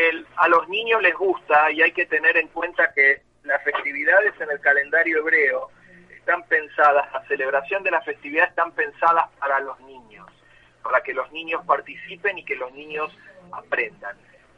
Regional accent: Argentina; moved away; desde donde yo recuerdo, por ejemplo, de mi infancia en la Argentina

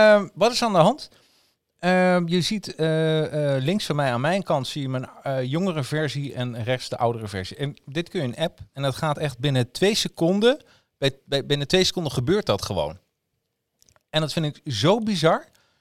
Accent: Netherlands; We zijn natuurlijk als Nederlanders een beetje pro-westers.

